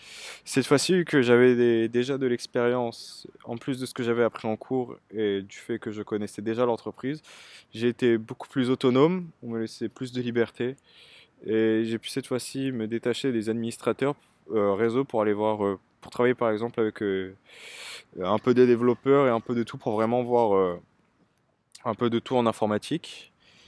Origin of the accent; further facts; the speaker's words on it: Paris, Île-de-France, France; accent: Parisian; habitant à Paris, s'il y a un accent, je l'entends pas vraiment. Par contre, quand je vais voir ma famille dans le sud de la France, là, oui, ils me disent que j'ai un accent parisien.